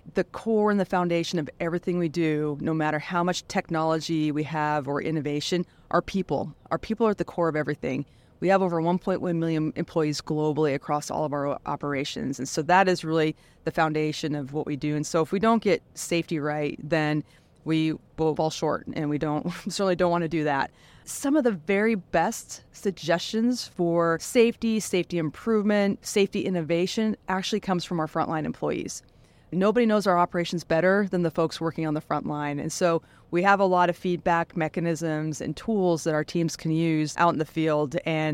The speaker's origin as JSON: {"language": "English", "region": "Montana", "country": "United States", "said": "Well, I'm originally from Montana. When I was about 7 years old, my folks took me to an air show."}